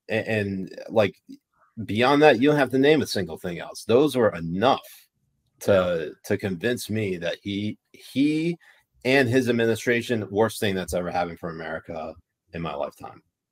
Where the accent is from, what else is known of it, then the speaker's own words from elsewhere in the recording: United States; And yet I can criticize the fuck out of it because I'm an American.